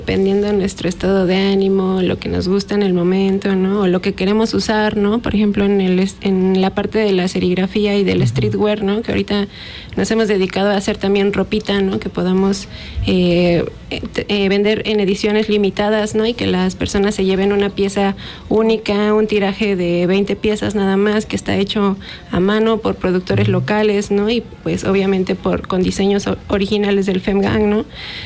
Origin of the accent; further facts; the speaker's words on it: Cuernavaca, Morelos, Mexico; born there; somos un colectivo de morras que, como sabes, nacimos aquí, muchas aquí en Cuernavaca, uh-huh. Algunas otras somos de Ciudad de México